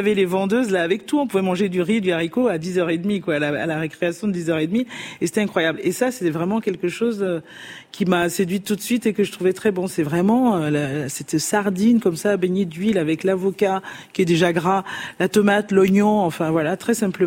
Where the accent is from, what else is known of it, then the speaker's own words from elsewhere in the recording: Cotonou, Littoral, Benin; Et en fait, Cotonou, parce que c'est là où j'ai grandi, c'est l'endroit que je connais le mieux au Bénin.